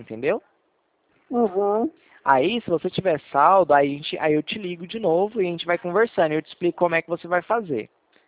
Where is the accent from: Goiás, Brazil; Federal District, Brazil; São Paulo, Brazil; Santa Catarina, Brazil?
Goiás, Brazil; Goiânia; eu sou aqui de Goiânia. Eu falo de Goiânia, Goiás.